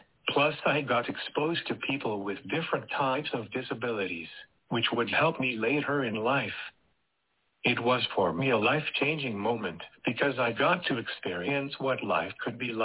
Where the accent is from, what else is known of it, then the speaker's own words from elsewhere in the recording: Washington, United States; born there; I was born in 1979 in Skagit County in Washington State